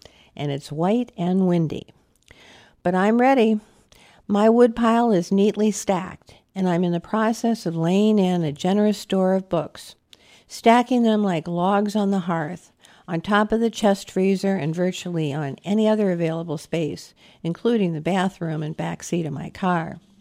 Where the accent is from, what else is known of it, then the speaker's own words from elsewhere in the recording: United Kingdom; Being British and not given to chance, I made sure that both Paul and I had an almond with each and every bowl.